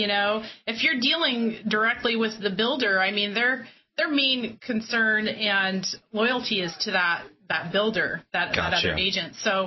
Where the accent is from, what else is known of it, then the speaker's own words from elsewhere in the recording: Wenatchee, Washington, United States; we grew up in Wenatchee, and so when I lived there, I worked in the title and escrow industry for about 10 years.